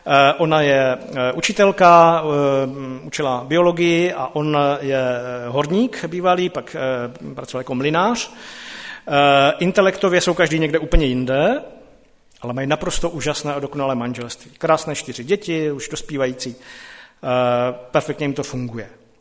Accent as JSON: {"language": "Czech", "region": "Silesia", "country": "Czechia", "said": "já jsem původem ze Slezska"}